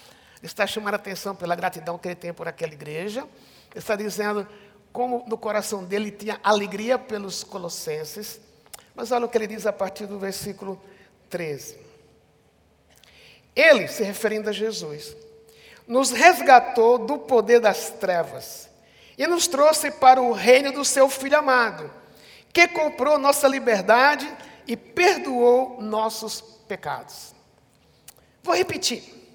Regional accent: Recife, Pernambuco, Brazil; now in São Paulo, Brazil; quando eu vim de Recife para São Paulo, em casa eu costumava, café da manhã, ter cuscuz, às vezes tinha macaxeira

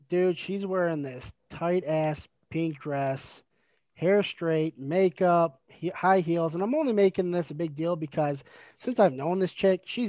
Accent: Michigan, United States; I'm from Michigan. So, we get off on 8 Mile.

